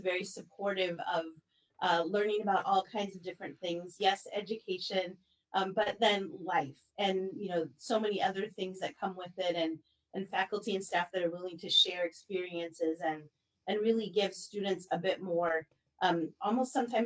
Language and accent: English; California, United States; moved away as an adult; I came from California. My children were in grade school at the time.